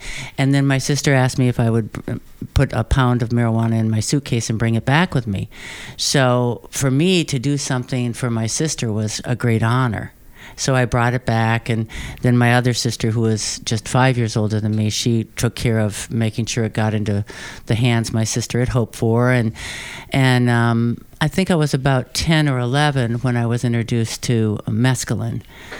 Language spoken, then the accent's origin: English; Minnesota, United States; And see, in my case, I'm from Minnesota, so there wasn't a real, at that point in the early 60s, there wasn't really a counterculture active, you know.